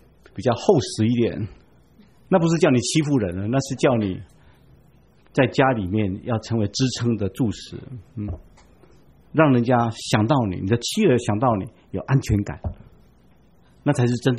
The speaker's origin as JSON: {"language": "Chinese", "country": "Taiwan", "said": "我们台湾人称老年人叫老灰啊"}